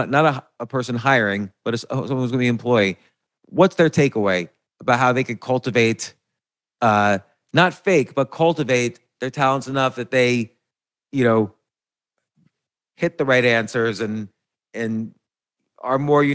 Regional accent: New Jersey, United States; You know, I grew up in New Jersey

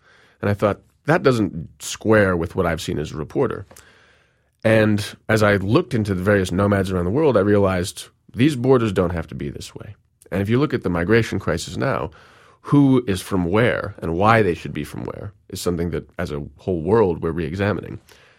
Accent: New York City, New York, United States; born or raised there

